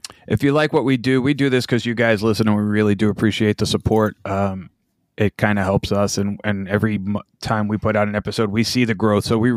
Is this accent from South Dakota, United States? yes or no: no; New York, United States; Because I'm from New York, and who cares about Mass?